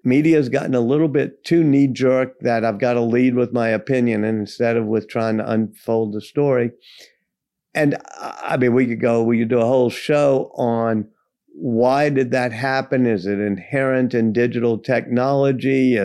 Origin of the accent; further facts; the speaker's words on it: Louisiana, United States; where I grew up in Louisiana, I had a mentor who said, you know, two types of people come out of Louisiana, preachers and storytellers.